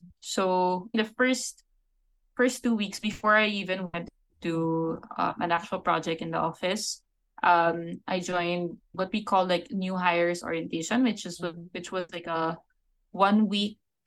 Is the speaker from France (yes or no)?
no; Philippines; So you would, as a Filipino consultant, you would go to some other office in Southeast Asia and join consultants from the other offices to do these kinds of training exercises.